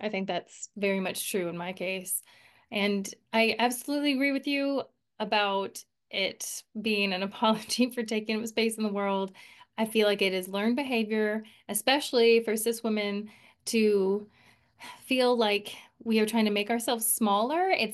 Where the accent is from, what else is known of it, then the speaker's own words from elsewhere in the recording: Thailand; You know, I grew up in Thailand, as we've mentioned in some previous episodes.